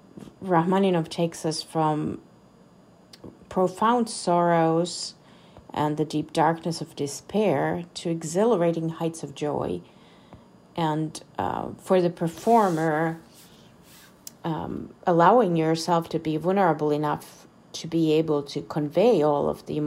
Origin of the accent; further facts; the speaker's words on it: Finland; moved away as an adult; now in United States; I'm originally from Finland